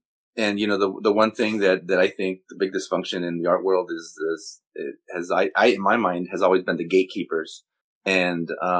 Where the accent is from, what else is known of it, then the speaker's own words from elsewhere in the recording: Los Angeles, California, United States; I grew up, you know, I was born in East LA.